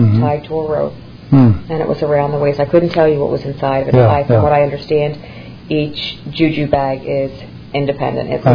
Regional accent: Pennsylvania, United States; I'm from Pennsylvania.

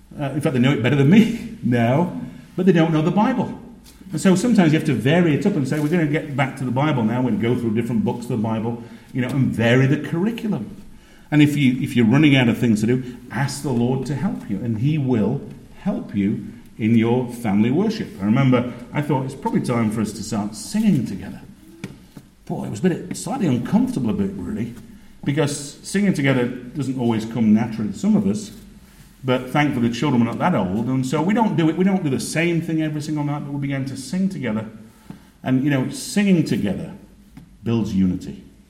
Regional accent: Yorkshire and the Humber, United Kingdom; as a Yorkshireman, I'd never been brought up in solid doctrine.

